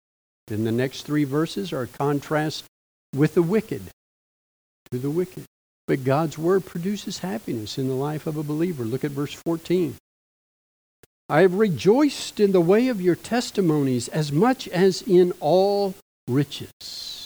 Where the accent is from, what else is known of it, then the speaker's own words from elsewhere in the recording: Southern US, United States; Growing up in the South, and in conservative churches, they would often have a couple of times a year revivals